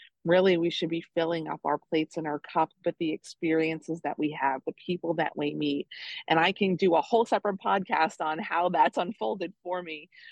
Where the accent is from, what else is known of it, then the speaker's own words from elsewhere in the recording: Staten Island, New York, United States; moved away as an adult; I grew up in Staten Island, New York. I was very far from home.